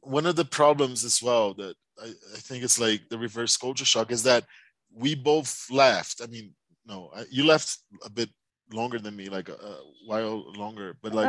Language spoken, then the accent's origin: English; Brazil; English is a second language; moved away; I'm from Brazil. I work at the school here as an English teacher.